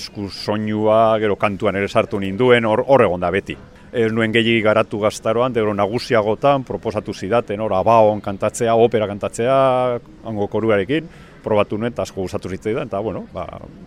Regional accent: Basauri, Basque Country, Spain; also born or lived in Vitoria-Gasteiz; now in Arbizu, Spain; ni izatez Basaurikoa naiz, herri industrial nahiko handia, Gasteizen bizi izan nintzen beste hainbat urtetan, eta ja, badara matzat urte batzuk, Arbizun herri txiki euskaldun lasai baten bizitzen, eta oso oso gustora bizi naiz hor.

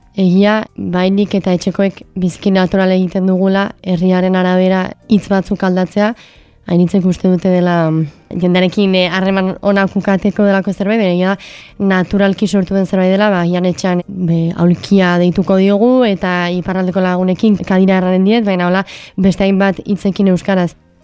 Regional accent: Hendaye, Nouvelle-Aquitaine, France; first language Basque; Hendaiatik heldu naiz eta duela hilabete hasi nintzen On Piztu elkartean lanean. 24 urte ditut

